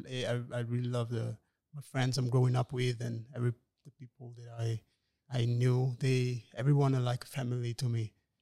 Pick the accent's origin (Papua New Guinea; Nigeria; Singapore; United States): Papua New Guinea; Port Moresby, National Capital District; I grew up all my life with my other four siblings. We grew up in Moreton. In the suburb of Moreton. It's a really rough part of Port Moresby.